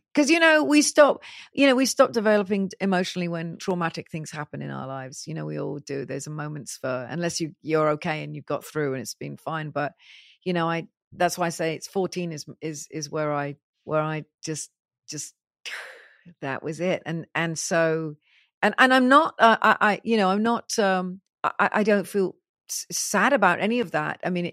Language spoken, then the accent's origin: English; United Kingdom; I'm a Brit and I live in Britain and I live here.